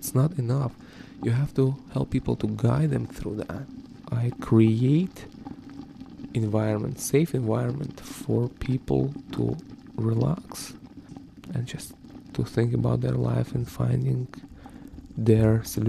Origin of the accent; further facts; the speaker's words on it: Ukraine; I'm originally from Ukraine.